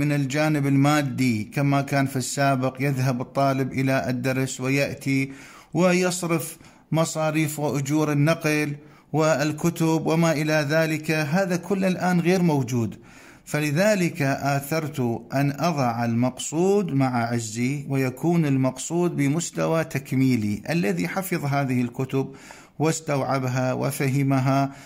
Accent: Iraq; مقرر في كثير من الكليات ومن الجامعات في بلدنا العراق

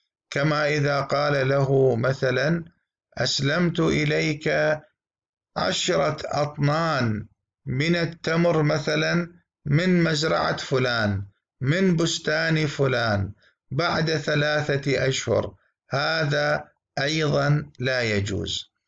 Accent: Iraq; accent: Iraqi; ما نسميه بلهجتنا في العراق القشطة والقيمر

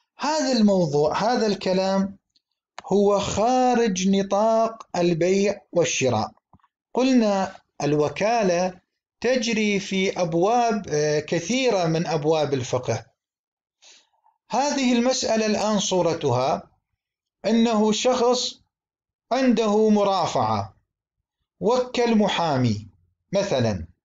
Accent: Iraq; نحن الآن في بلدنا العراق أغلب البيوع عندنا هي تكون بالآجل

